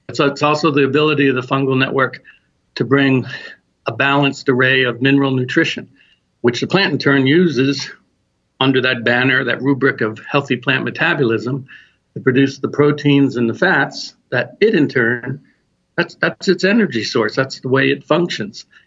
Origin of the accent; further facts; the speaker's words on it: New Hampshire, United States; because I come from New Hampshire.